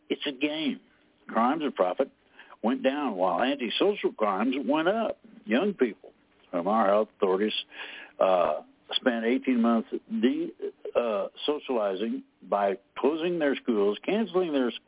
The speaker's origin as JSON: {"language": "English", "region": "Indiana", "country": "United States", "tie": "born or raised there", "said": "Comes from my home state of Indiana."}